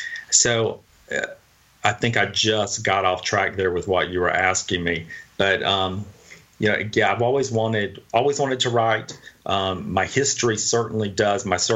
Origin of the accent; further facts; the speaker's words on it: the South, United States; You know, growing up in the South, I was raised up by a tribe of remarkable Southern women